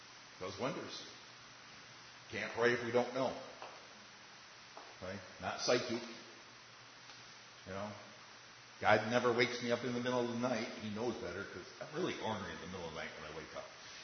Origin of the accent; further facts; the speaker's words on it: Michigan, United States; I mean, I'm from Michigan. I understand. You only have so many play days in the summer.